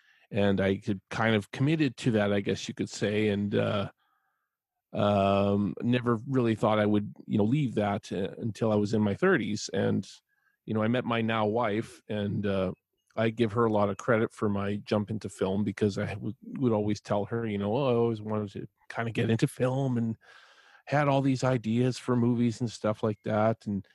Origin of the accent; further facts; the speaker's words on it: British Columbia, Canada; also born or lived in Alberta; I grew up mostly in British Columbia. I did spend a little bit of time in Alberta. Well, that's just one province over. Very different provinces, though, I must say that.